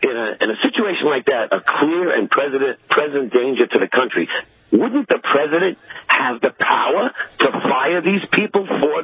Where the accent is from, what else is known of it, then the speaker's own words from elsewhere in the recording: Brooklyn, New York, United States; now in Virginia, United States; I'm calling from Virginia, but I'm originally from Brooklyn.